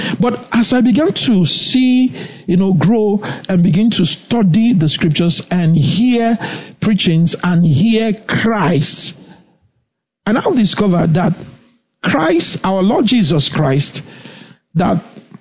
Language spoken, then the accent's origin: English; Enugu, Enugu State, Nigeria; I grew up in Enugu, you know, as a teenager from my, youngster's age, from a kid, I grew up in Enugu. But the Lord made sure I didn't grow up in a place where it was predominantly Igbos. No. I didn't. I grew up in a GRA, and there I had Indians